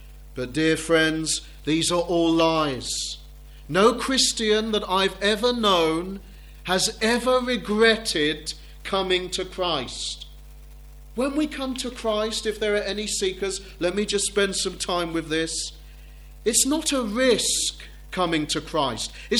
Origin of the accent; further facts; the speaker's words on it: South East England, United Kingdom; now in London, United Kingdom; I'm not from London originally. I'm from the south of England, from Hampshire. I grew up near Portsmouth, in between Portsmouth and Southampton, in quite a small village.